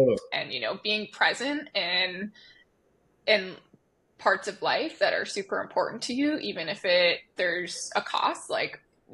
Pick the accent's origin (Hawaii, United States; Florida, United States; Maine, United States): Hawaii, United States; I'm on Oahu right now, yeah. In the north shore of Oahu. Yeah. But Carson and I grew up on the Big Island